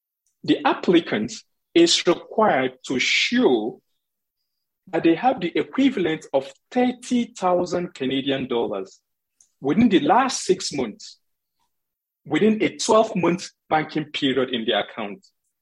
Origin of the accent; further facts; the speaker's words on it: Nigeria; I mean, I'm not just saying this as a Nigerian, I've spent years studying this.